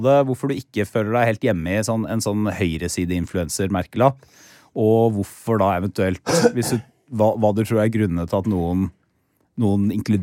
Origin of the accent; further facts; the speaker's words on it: Porsgrunn, Telemark, Norway; det er dobbeltsporet til min hjemby Porsgrunn som får unngjelde